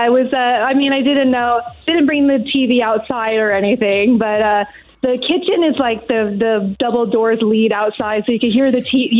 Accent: Los Angeles, California, United States; Oh, I'm American from Los Angeles.

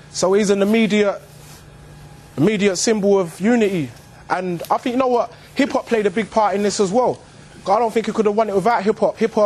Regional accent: United Kingdom; Of course I'm British, man.

